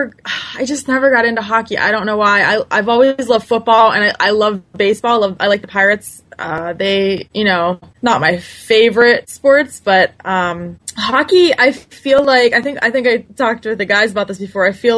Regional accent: Ohio, United States; now in Pittsburgh, United States; like I'm from Ohio, so I grew up around Browns fans. And so then living in Pittsburgh

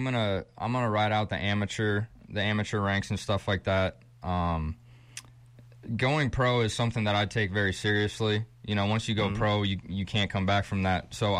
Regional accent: Ohio, United States; You know, I grew up in Holmes County, where I'm still living.

